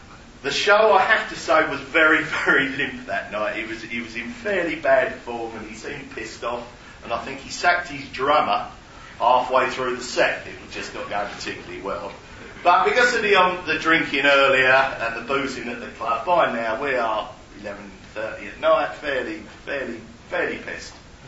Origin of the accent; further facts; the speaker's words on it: Canvey Island, East of England, United Kingdom; Now, we're from Canby Island.